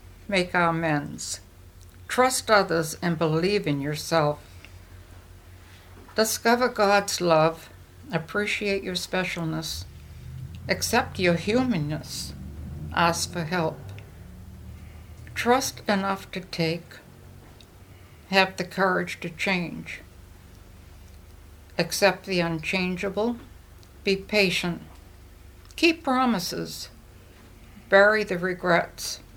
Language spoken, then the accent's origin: English; New England, United States; accent: New England; And I still have my New England accent, I realize